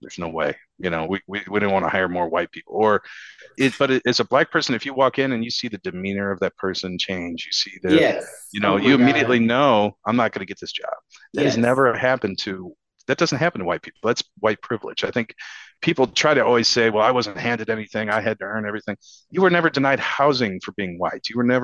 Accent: St. Louis, Missouri, United States; now in Dallas, United States; And so Dallas is actually a much more progressive city. You know, we come from St. Louis.

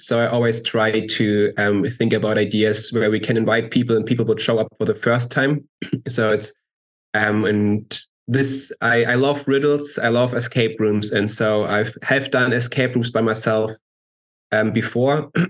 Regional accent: Bavaria, Germany; English is a second language; I'm from Germany. More exactly from the south of Germany. So it's a little bit a special. It's Bavaria. So it's quite important to mention it's Bavaria, not just Germany.

